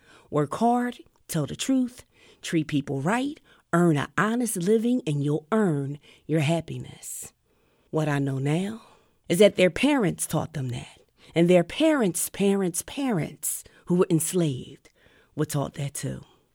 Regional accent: Philadelphia, Pennsylvania, United States; Growing up in North Philadelphia, or as they say around the way, North Philly, if you know, you know

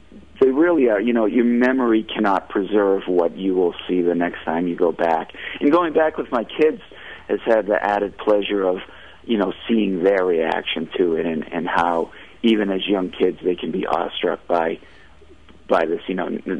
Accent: Massachusetts, United States; Well, I grew up in Massachusetts

